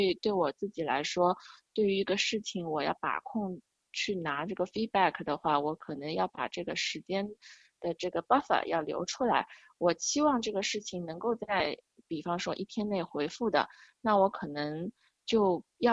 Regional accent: China; 我们中国人

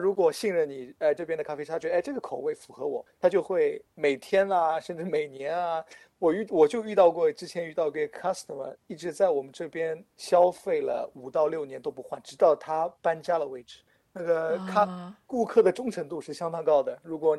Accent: Australia; 但是呢，作为我们澳洲人来说，通常很难去接受那么浓郁的苦甜的那种味道

